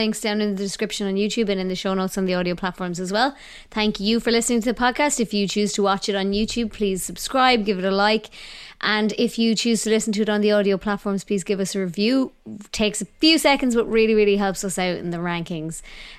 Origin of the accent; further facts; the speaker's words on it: Ireland; I think I've had a long distance relationship with my husband, but we're both from Ireland